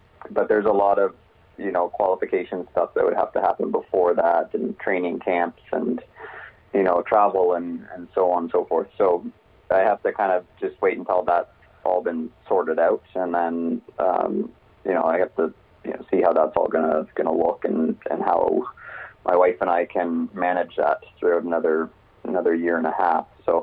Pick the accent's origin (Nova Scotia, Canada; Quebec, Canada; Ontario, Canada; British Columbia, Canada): Nova Scotia, Canada; Halifax; also born or lived in Calgary; No, so my family moved back and forth between Calgary and Halifax. And on one of these occasions, we moved back to Halifax.